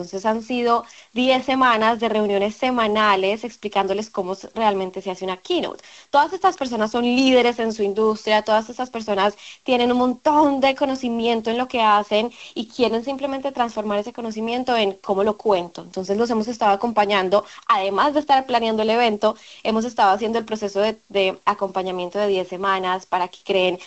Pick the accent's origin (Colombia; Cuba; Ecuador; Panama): Colombia; yo soy periodista también de Colombia